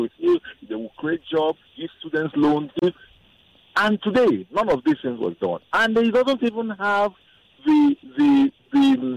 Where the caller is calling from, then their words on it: Lagos, Nigeria; I'm calling from Lagos.